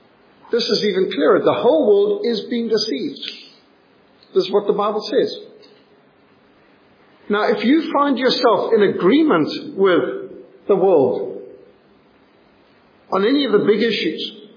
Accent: Cape Town, Western Cape, South Africa; born there; My mum was pregnant with me, and so I was born in Cape Town, the only one of my family that was, because my sister had been born in Salisbury

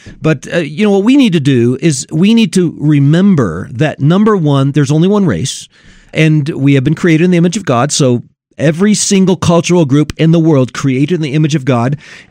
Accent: Japan; I grew up in Japan, okay? We grew up eating with hashi

